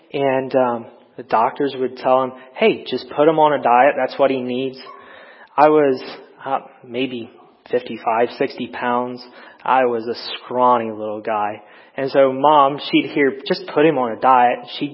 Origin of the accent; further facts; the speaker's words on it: Kokomo, Indiana, United States; also born or lived in Sarasota; I was born in Sarasota from the ages of about 1 to 5. I really don't remember much. I remember the move to Kokomo.